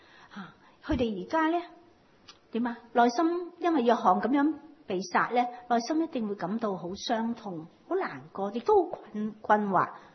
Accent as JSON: {"language": "Cantonese", "country": "China", "said": "我们中国人呢的体质真的有不同"}